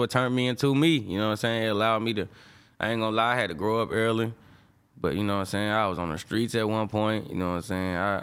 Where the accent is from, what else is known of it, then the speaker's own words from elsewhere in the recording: St. Louis, Missouri, United States; Now everybody know I'm from St. Louis because I make sure people know I'm from St. Louis, you know what I'm saying?